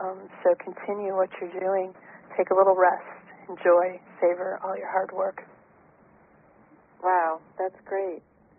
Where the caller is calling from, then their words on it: Rhode Island, United States; I'm calling from Rhode Island.